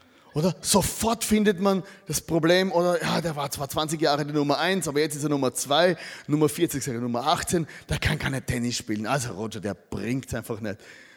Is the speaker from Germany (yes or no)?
no; Austria; Für uns als Österreicher